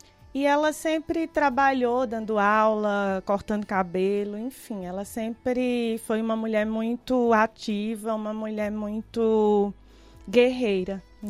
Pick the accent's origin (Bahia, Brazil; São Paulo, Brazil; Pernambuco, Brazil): Pernambuco, Brazil; Serra Talhada; born there; eu nasci em Serra Talhada e eu fui adotada